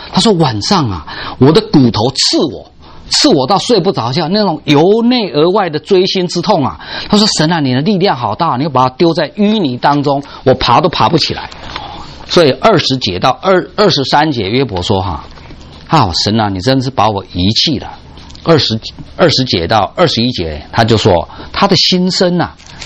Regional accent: Taiwan; 那这里面我们台湾人叫做喜山温暖啊，国内说叫做冰火共浴。

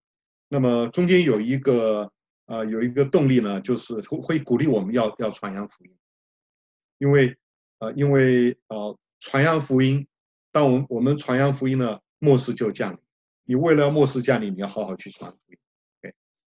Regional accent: Keelung, Taiwan; 我小的时候住在基隆暖暖啊，我家就住在基隆河边

